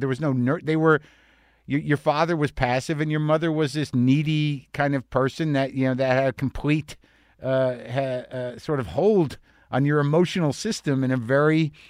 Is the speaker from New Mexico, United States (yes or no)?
yes; New Mexico, United States; born or raised there